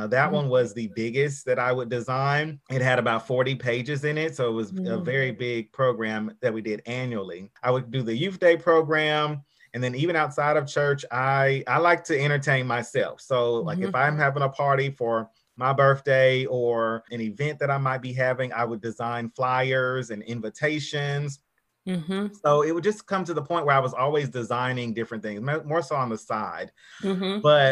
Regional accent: Nashville, Tennessee, United States; So as far as me, I was raised in Nashville, been here all my life, graduated from high school, 2003 academic high school, so very proud of that.

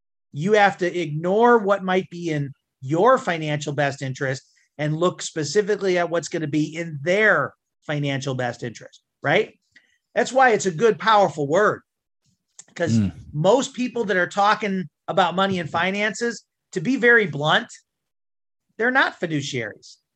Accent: Illinois, United States; I grew up in Illinois, but I spent enough time in Missouri to tell people I come from the show me state.

